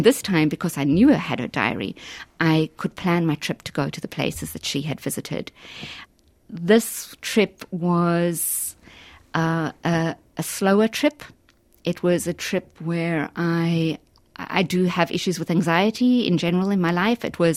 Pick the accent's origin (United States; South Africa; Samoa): South Africa; I am South African by birth, and I grew up as a white South African during the apartheid years.